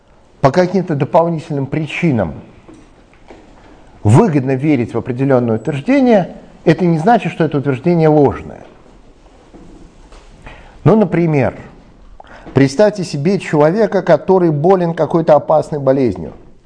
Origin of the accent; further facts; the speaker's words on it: Russia; born there; Я родился в конце 20 века в России, и я знаю, что Земля на самом деле шар.